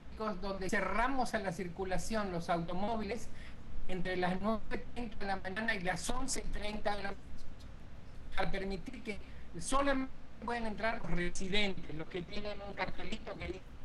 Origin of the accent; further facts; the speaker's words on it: Mexico City, Mexico; Soy súper chilango.